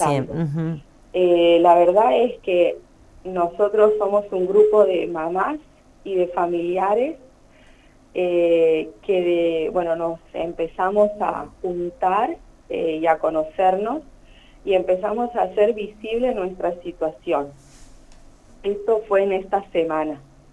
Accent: Santiago del Estero, Argentina; La mayoría somos de Capital y Banda.

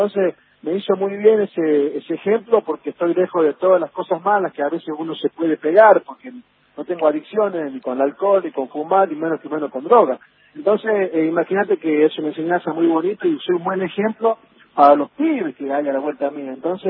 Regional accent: Tartagal, Salta, Argentina; also born or lived in La Rioja, Argentina; en el año 69 yo nací en el Policlínico Ferroviario de la capital de La Rioja, y al poco tiempo me llevaron al campamento de Espucio a Tartagal, porque mi viejo era ferroviario, y lo trasladaban de estación a estación

